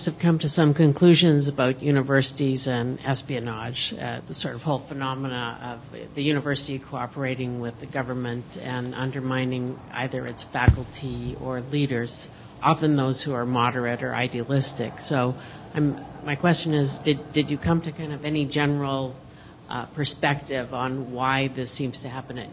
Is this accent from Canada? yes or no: yes; Canada; I'm from Canada